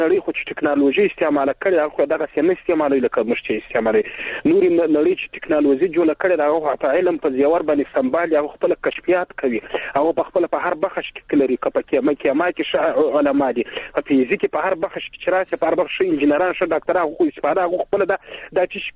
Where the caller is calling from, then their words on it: Helmand, Afghanistan; هلمند مې اړیکې نیولې.